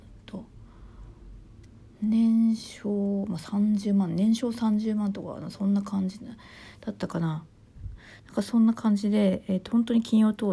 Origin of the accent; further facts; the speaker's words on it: Miyagi, Japan; で私は宮城ですけど、東京の方とかとね、東京に住んでいらっしゃる方とすごくつながりが持てたり